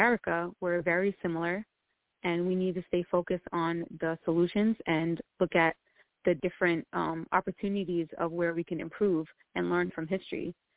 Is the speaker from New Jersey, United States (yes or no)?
yes; New Jersey, United States; born there; I was born in New Jersey, but my parents, you know, came here from Egypt.